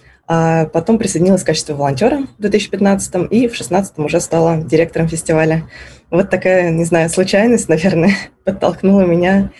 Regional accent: Moscow, Russia; Поэтому я вот выросла в Москве, родилась здесь

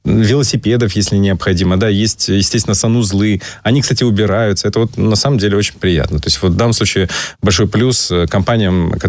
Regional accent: Crimea, Ukraine; просто как крымчанин, хочу, конечно, отметить

